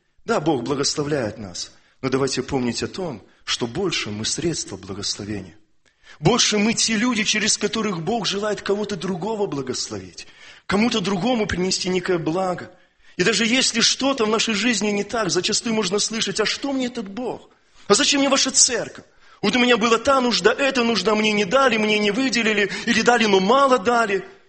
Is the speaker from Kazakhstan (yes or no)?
no; Belarus; К сожалению, я сам белорус, но нам свойственно менталитету нашему.